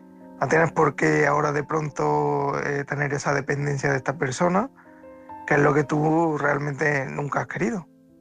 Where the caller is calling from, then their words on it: Córdoba, Andalusia, Spain; corresponsal de Córdoba.